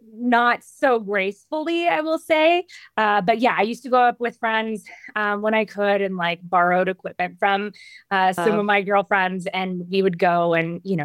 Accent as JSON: {"language": "English", "town": "Las Vegas", "region": "Nevada", "country": "United States", "tie": "born or raised there", "said": "because I grew up in Las Vegas, which, as a kid, people always were like, what hotel do you live in?"}